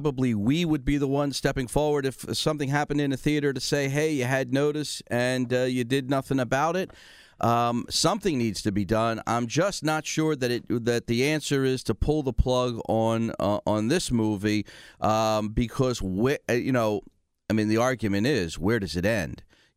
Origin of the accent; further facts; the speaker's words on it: Pennsylvania, United States; I grew up in the Oxford Circle, so you're near and dear to my heart, dear.